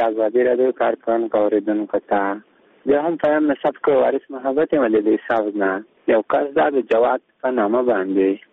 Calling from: Kalakan, Kabul, Afghanistan; ما کابل کلاکانو څخه.

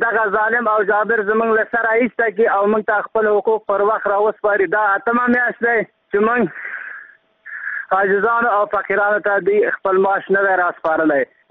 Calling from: Nangarhar, Afghanistan; زه د ننګرهار څخه یو معیود یا معلول خبرې کوم.

